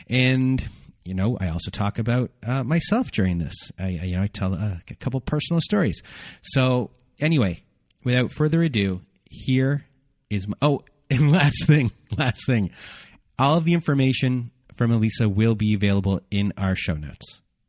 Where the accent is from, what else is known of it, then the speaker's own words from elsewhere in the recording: Canada; I'm Canadian.